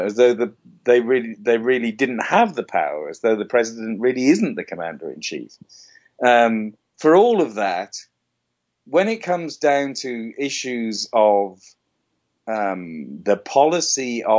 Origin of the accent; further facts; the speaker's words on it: United Kingdom; as a Brit